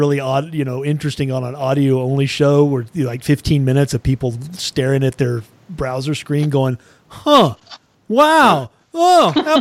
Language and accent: English; United States; Mutt. I'm an American mutt.